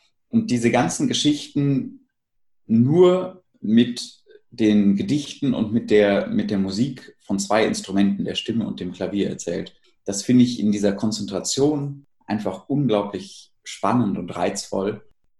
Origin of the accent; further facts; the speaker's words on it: Bonn, North Rhine-Westphalia, Germany; dass es in Bonn, wo ich aufgewachsen bin, eine ganz tolle Jugendförderung gab zu meiner Zeit